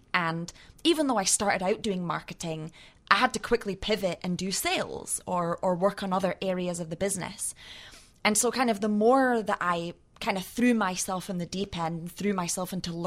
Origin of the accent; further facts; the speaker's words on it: Edinburgh, Scotland, United Kingdom; moved away as an adult; now in Chicago, United States; I'm from Edinburgh, Scotland. Yep. And I moved to Chicago 10 years ago. In fact, 10 years ago this month.